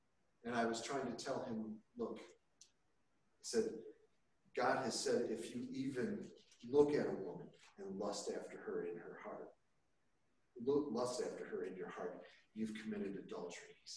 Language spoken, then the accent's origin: English; United States; You know, we're born in America. You know, for years I thought, well, I'm American, I'm a Christian, yeah.